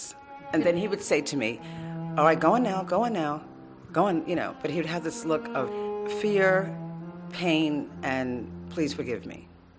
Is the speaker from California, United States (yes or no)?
no; Brooklyn, New York, United States; I grew up in Brooklyn, New York. This was a nice house, and there was 10 of us, 10 children